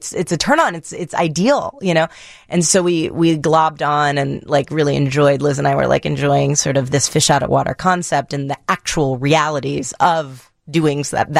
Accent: New York City, New York, United States; And like, I am from the Upper East Side in Manhattan.

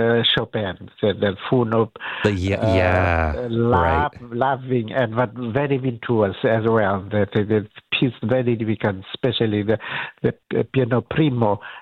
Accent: Canada; English is a second language; So we are both Canadian.

